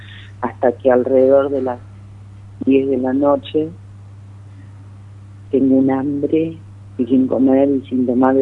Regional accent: Argentina; moved away; Argentina será lo que sea, pero bueno, sigo siendo argentina, llevo 18 años acá

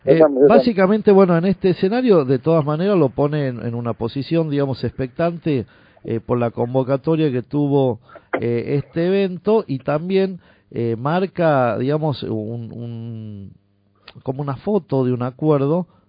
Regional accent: Tafí Viejo, Tucumán, Argentina; yo soy de Villa Mitre, de Tafí Viejo. Mi hijo juega en Tucumán Rugby, pero yo soy de Villa Mitre, de Tafí Viejo

